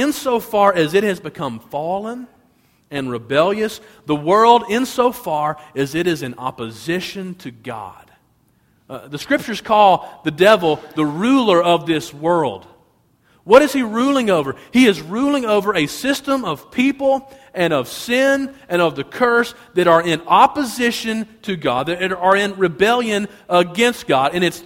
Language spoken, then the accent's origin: English; Birmingham, Alabama, United States; Where I grew up in Birmingham, Alabama, you could not be both an Alabama football fan and an Auburn fan, okay?